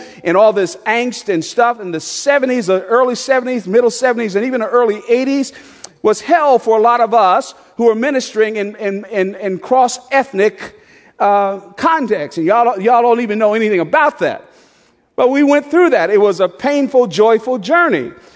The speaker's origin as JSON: {"language": "English", "town": "Newark", "region": "New Jersey", "country": "United States", "tie": "born or raised there", "said": "I grew up in Newark, New Jersey, and back in the 50s and early 60s, believe it or not, it was a integrated working class neighborhood."}